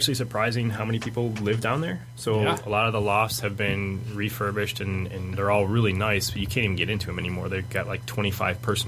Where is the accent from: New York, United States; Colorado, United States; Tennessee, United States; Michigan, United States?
Michigan, United States; Rochester; I'm from Rochester, Michigan